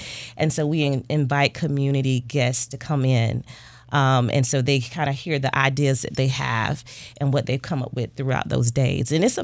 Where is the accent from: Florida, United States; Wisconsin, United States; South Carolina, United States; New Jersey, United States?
South Carolina, United States; Darlington; But we wanted to make sure I started this in my hometown of Darlington, South Carolina first.